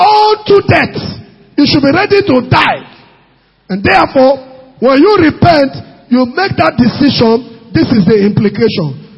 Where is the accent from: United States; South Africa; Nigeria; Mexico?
Nigeria; I came from Nigeria.